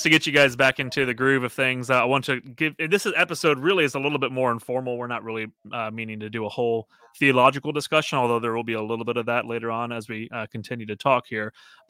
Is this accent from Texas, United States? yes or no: yes; Houston, Texas, United States; I mean, I grew up in Metro Houston, so it's